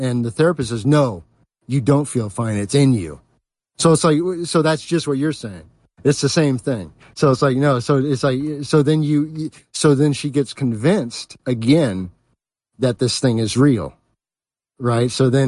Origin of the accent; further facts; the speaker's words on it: California, United States; grew up in California, bud. And there was no change at beach.